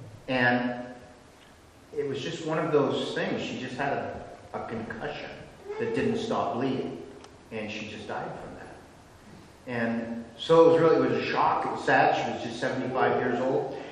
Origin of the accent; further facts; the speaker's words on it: Washington, United States; As most of you know, many of you know, I grew up in Skagit County.